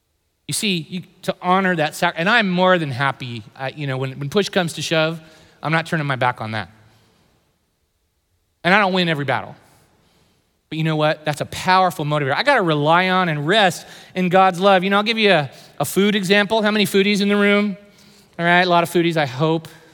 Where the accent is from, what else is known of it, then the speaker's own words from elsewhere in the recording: San Jose, California, United States; I know for me, you know, I grew up in San Jose.